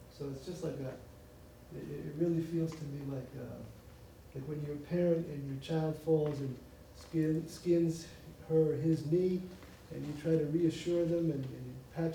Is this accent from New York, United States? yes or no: yes; New York City, New York, United States; I'm a cultural anthropologist, born and raised in New York City